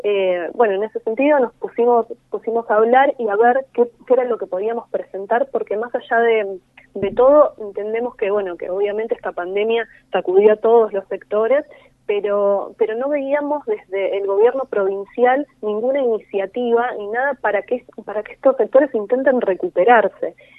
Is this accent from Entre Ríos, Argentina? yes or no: no; Lanús, Buenos Aires Province, Argentina; que los dos somos de Lanús